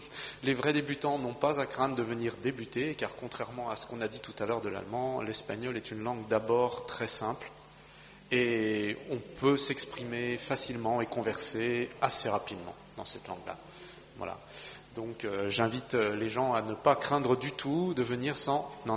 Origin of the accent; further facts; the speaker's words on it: Le Creusot, Bourgogne-Franche-Comté, France; born there; first language Spanish; French is a second language; Donc, j'ai cette particularité d'avoir appris à parler en espagnol. C'est ma langue maternelle, en fait. Je suis de naissance française, c'est pas très loin, le Creusot. Et j'ai appris le français à l'école maternelle, avec mes petits camarades.